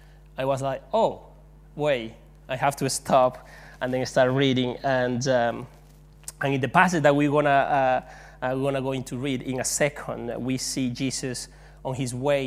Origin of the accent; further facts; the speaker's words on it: Venezuela; first language Spanish; English is a second language; I am from Venezuela and I speak Spanish.